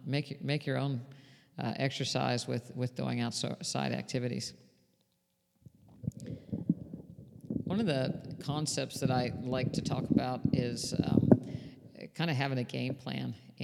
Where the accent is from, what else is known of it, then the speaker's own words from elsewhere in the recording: West Virginia, United States; I grew up in West Virginia